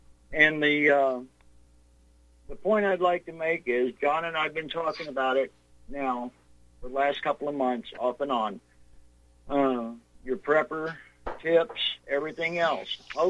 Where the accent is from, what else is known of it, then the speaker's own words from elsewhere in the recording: Monahans, Texas, United States; My wife was raised in Odessa, Texas, and I was raised in Monahans, Texas. So we're neighbors.